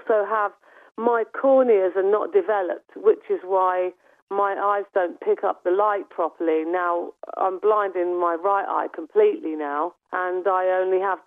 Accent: Coventry, West Midlands, United Kingdom; moved away; Well, I grew up in Coventry, and that's where I went to school, and I lived there with my parents.

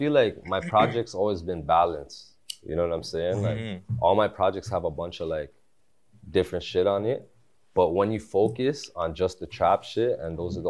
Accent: Belize; I'm from Belize.

